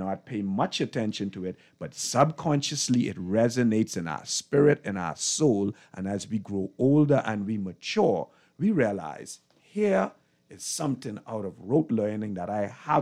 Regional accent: Adelaide, New Providence, Bahamas; growing up in Adelaide at Avery's

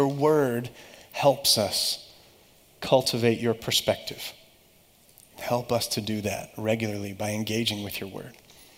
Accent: Louisiana, United States; I grew up in Louisiana, and when Hurricane Katrina hit, we came back, and after we evacuated, and everything was very different.

